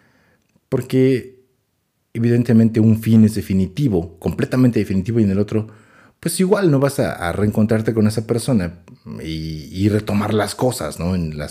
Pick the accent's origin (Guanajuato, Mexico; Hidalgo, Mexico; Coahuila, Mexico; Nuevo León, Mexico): Hidalgo, Mexico; Tula; hace poco vi una noticia por aquí cerca de donde vivo. Ya les dije, soy de Tula.